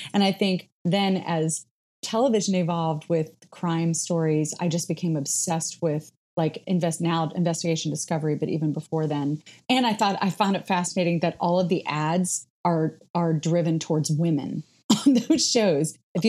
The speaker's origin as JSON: {"language": "English", "region": "Ohio", "country": "United States", "said": "I am originally from Ohio."}